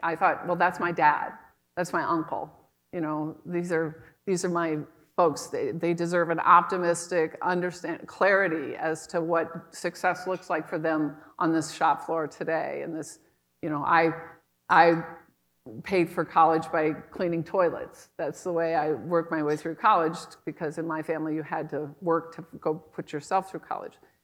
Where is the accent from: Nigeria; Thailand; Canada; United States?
United States; Sioux City, Iowa; also born or lived in New York; now in Minnesota, United States; We're not going back to the Midwest. She's from Peoria. And I'm from Sioux City.